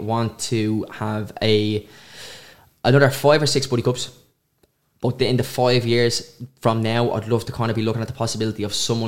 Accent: Dublin, Leinster, Ireland; I'm just from Coolock here

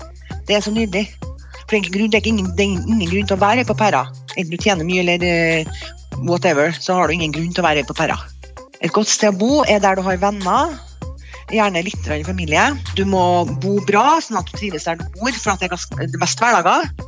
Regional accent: Trondheim, Trøndelag, Norway; Mora mi fra København, og faren min fra Hardanger. Og så har jeg havnet I Trondheim da jeg var 3 år. Og jeg føler at jeg kommer fra Trondheim da. Selv om jeg ikke trønder I blodet, så jeg det I hodet og hjertet altså.

